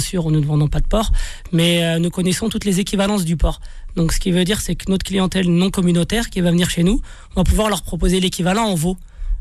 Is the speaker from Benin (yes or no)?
no; France; On est né en France. On a grandi en France.